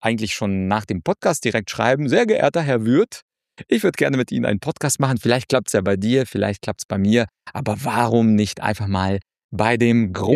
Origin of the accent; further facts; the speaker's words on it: Ukraine; moved away; ich komme ja ursprünglich aus der Ukraine